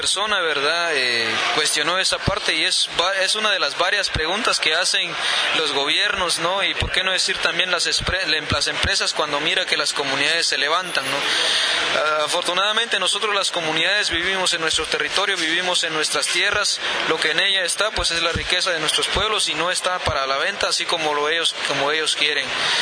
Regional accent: Quiché, Guatemala; en nuestro municipio ubicado en la región Ixil

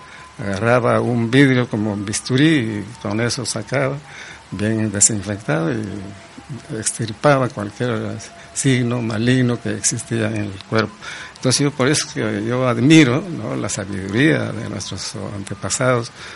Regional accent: Huaraz, Ancash, Peru; yo soy de Huaraz, en Huaraz había dos farmacias

